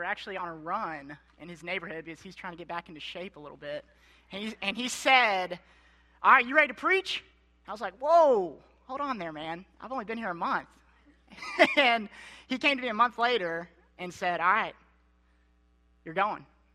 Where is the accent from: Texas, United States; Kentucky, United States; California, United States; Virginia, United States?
Kentucky, United States; I mean, you guys, I'm from Kentucky, and you guys are crazy about football down here.